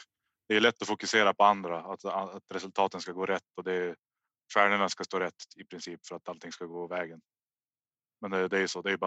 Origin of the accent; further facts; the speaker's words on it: Hörnefors, Västerbotten County, Sweden; Jag är uppvuxen i Hörnefors.